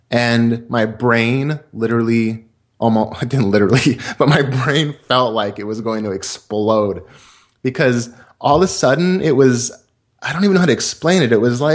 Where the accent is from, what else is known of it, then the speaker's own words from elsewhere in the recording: California, United States; now in Washington, United States; And, little background, I grew up in the Bay Area and moved to Washington State.